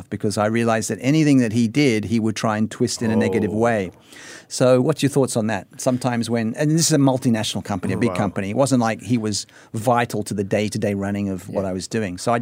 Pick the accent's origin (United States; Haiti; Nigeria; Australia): Australia; Well, I am from Australia.